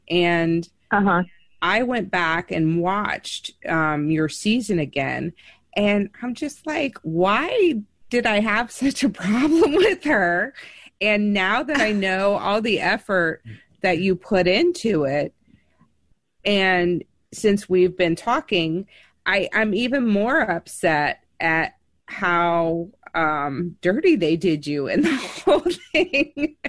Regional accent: Ohio, United States; Because I'm from Ohio. We're just, we're completely honest about everything

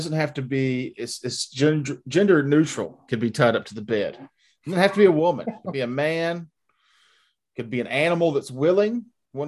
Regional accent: South Carolina, United States; I am, because I was raised in South Carolina. I don't have good geography skills.

